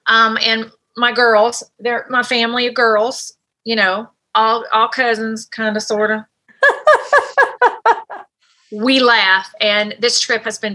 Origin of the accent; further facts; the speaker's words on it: United States; I mean, she lives in Canada, I'm from the States, and you know, I did get her to drink sweet tea.